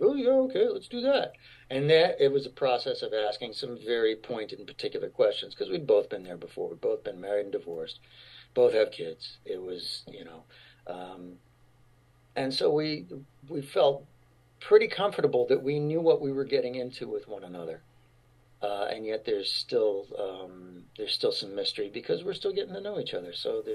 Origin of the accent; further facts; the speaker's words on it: Fort Sill, Oklahoma, United States; born there; also born or lived in El Paso, Texas / Colorado Springs, Colorado / West Germany / Atlanta, Georgia; But yeah, I was born in Fort Sill, Oklahoma. Moved to Fort Bliss in El Paso, Texas. Moved to Fort Carson in Boulder, Colorado, or Colorado Springs. Moved to Peden Barracks in West Germany.